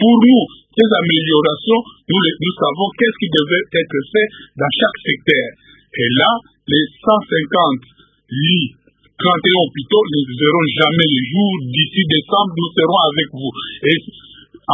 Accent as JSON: {"language": "French", "town": "Kikwit", "region": "Kwilu", "country": "DR Congo", "said": "moi je suis de Kikwit"}